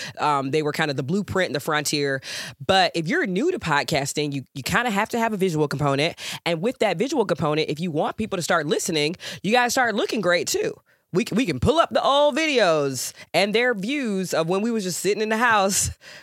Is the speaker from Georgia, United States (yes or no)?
yes; Georgia, United States; because you know I'm from Georgia. I'm a Georgia girl, born and bred.